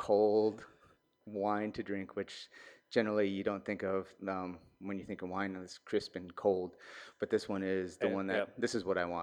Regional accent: South Dakota, United States; moved away as an adult; I grew up in South Dakota and I lived there for 30 some years. I can't remember whenever I moved out here

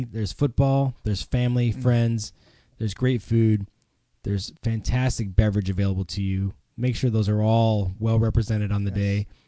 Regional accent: Indiana, United States; growing up in Indiana, I can relate to that.

